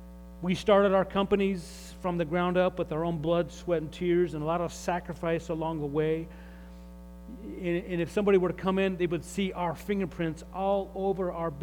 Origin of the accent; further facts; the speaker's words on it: Utah, United States; as a kid growing up in Utah, some of you have no idea, that's a state here in the United States.